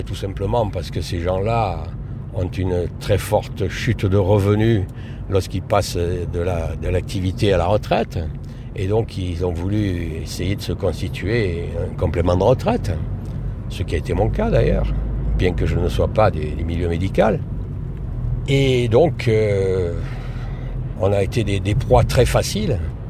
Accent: Le Thor, Provence-Alpes-Côte d'Azur, France; born there; Je suis né au Thor, il y a un certain nombre de décennies, on va dire comme ça. Et puis, j'ai pas mal navigué un petit peu dans toute la France pour les besoins du métier, quoi.

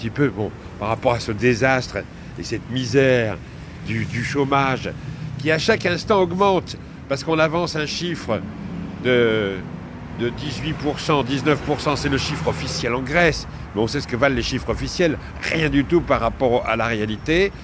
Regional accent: France; on est français.

